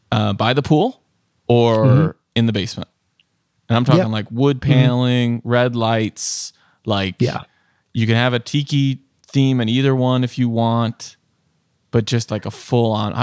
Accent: Rochelle, Illinois, United States; I want to open a bar in my hometown in Rochelle and call it the Tattler.

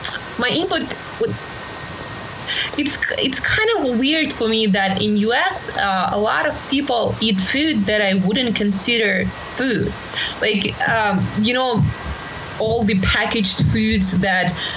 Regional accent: Siberia, Russia; I was born in Siberia in Russia

